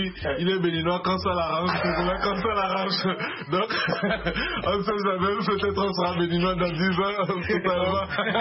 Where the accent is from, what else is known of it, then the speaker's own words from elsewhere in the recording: Togo; Et on a un peu de la famille au Togo aussi. Oui. Et nous, on a grandi au Togo particulièrement.